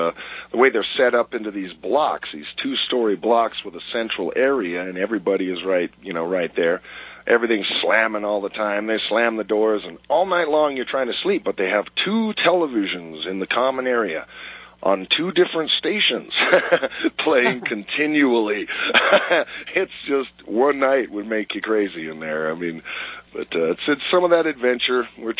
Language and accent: English; United States; I don't approve of this, and I'm an American.